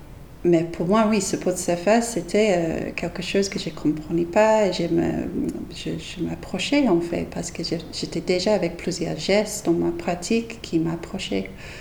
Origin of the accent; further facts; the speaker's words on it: England, United Kingdom; moved away as an adult; also born or lived in Scotland; Parce qu'en fait, je suis partie de l'Angleterre pour aller en Écosse pour faire mes premiers diplômes. Donc à 18 ans, je suis partie de l'Angleterre. En fait, je rentre en Angleterre pour visiter ma famille.